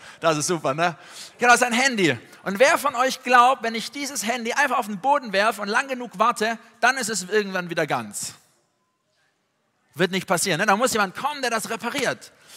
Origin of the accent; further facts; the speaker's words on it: Tübingen, Baden-Württemberg, Germany; Ich komme gar nicht hier so aus dem Mitteldeutschland oder Norddeutschland, sondern ich komme eigentlich aus Süddeutschland, aus Tübingen bei Stuttgart.